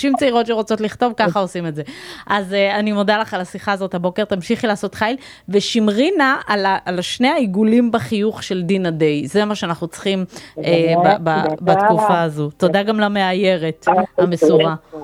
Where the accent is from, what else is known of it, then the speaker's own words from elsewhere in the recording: Bnei Brak, Tel Aviv District, Israel; אני כילדה בני ברקית ממש יכולתי לדמיין את שכונת סורוצקין